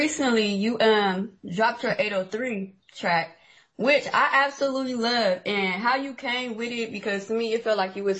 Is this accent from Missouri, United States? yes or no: no; Ohio, United States; Yeah, I'm actually from Ohio, so, you know, it ain't too far from there.